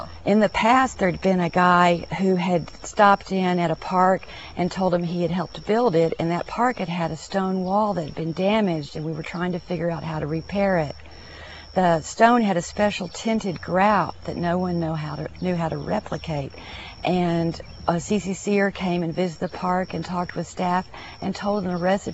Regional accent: Texas, United States; I grew up in South Texas and went camping a lot with my parents and my brothers, and we fell in love with Garner State Park

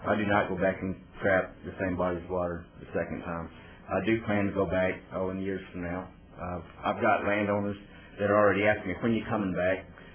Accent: Gordon, Texas, United States; I'm from Gordon. It's a small town in north central Texas.

